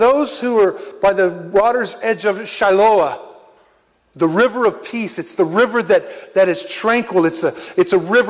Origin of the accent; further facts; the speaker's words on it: United States; That's because we're American. We come from the West.